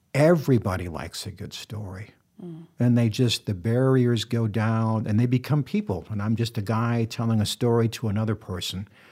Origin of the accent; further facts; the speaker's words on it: Midwest, United States; I love being a Midwesterner, and I want to tell stories from that perspective.